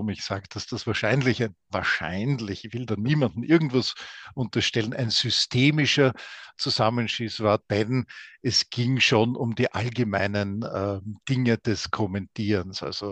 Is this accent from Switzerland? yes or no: no; Lower Austria, Austria; Also Wien liegt ja mittendrin in Niederösterreich. Ich bin Niederösterreicher.